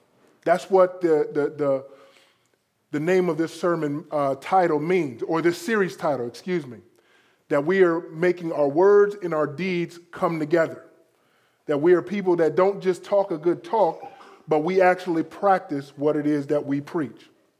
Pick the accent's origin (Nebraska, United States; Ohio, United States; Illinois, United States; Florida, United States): Florida, United States; I grew up in South Florida. Both of my parents are from the deep south.